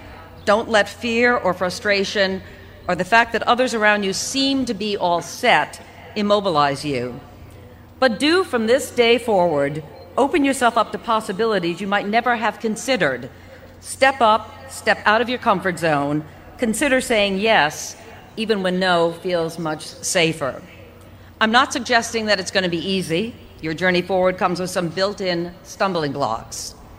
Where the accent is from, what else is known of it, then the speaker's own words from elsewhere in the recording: Providence, Rhode Island, United States; WJAR in Providence, Rhode Island, my hometown.